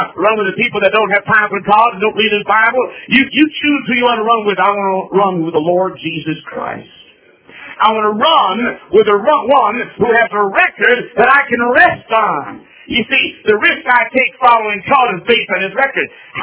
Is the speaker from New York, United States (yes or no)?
no; Holland, Michigan, United States; There's a lady up where I grew up in Holland, Michigan. It was kind of a big thing back then. We had all farms around us